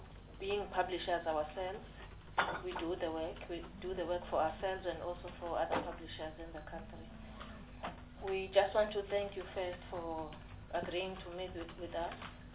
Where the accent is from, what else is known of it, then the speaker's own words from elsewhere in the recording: KwaZulu-Natal, South Africa; I'm from KwaZulu-Natal.